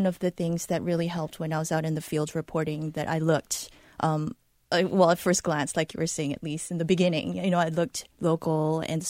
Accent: Singapore; I'm Singaporean. Food is in my DNA.

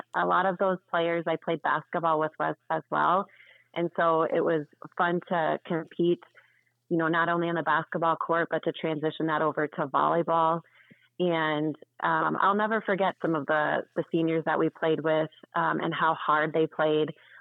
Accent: South Dakota, United States; I was a girl from South Dakota who, like you had said, high school sports were flip-flopped.

